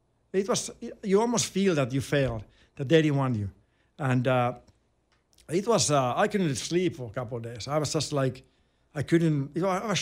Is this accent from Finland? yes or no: yes; Finland; English is a second language; growing up in Finland